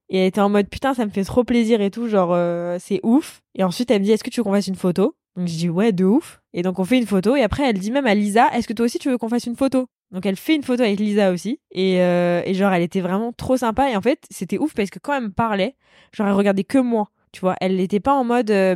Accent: Paris, Île-de-France, France; je viens de Paris.

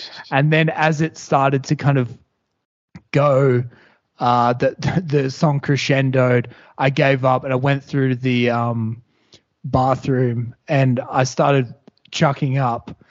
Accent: Joondalup, Western Australia, Australia; I grew up in the Joondalup area, and then me and a couple buddies, we were the first of our friendship group to move out.

